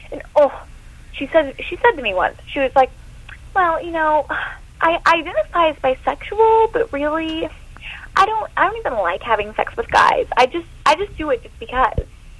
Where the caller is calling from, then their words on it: Lexington, Kentucky, United States; I'm calling you from Lexington, Kentucky